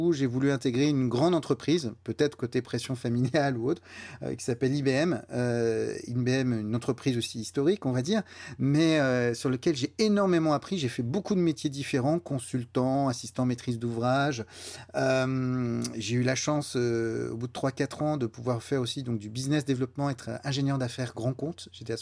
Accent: Rueil-Malmaison, Île-de-France, France; Mais j'ai passé toute mon enfance à Rueil

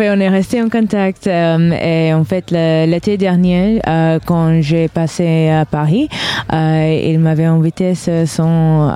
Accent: London, United Kingdom; French is a second language; Moi, je viens de Londres

